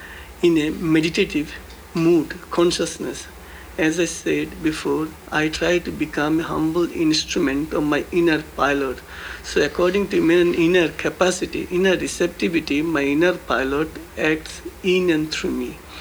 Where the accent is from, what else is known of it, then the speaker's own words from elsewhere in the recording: South India, India; moved away as an adult; also born or lived in Bengal; I came here in 1964 following an inner command. I was born in Bengal, India, and I was brought up in South India, and there for 20 years I practiced yoga